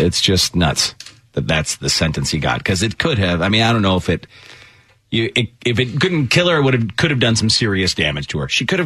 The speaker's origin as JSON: {"language": "English", "country": "Ireland", "said": "I'm Irish. Born in Ireland, yes."}